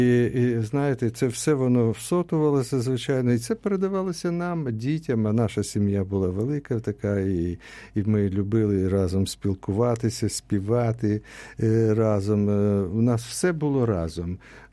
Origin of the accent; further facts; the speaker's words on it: Medzhybizh, Khmelnytskyi Oblast, Ukraine; born there; А я народився якраз в Хмельницькій області біля старовинного містечка Меджибіж.